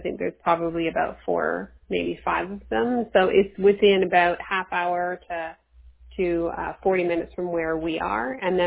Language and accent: English; Canada; So we are from Canada, moving to Hawaii.